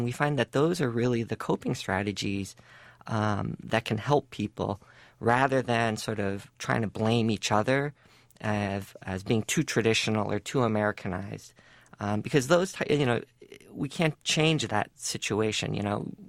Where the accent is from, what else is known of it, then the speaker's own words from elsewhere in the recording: United States; my understanding growing up in the United States